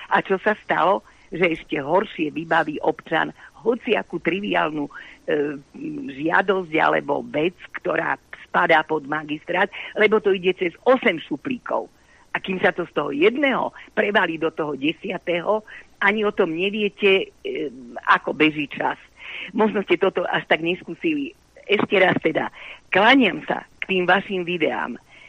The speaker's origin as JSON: {"language": "Slovak", "town": "Bratislava", "region": "Bratislava Region", "country": "Slovakia", "tie": "born or raised there", "said": "ja ako rodená Bratislavčanka"}